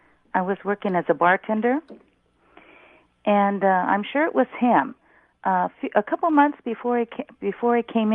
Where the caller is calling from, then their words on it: California, United States; I'm from the San Joaquin Valley.